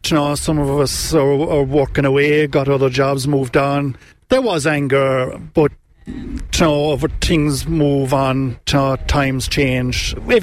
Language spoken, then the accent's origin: English; Listowel, Munster, Ireland; I'm from Listowel.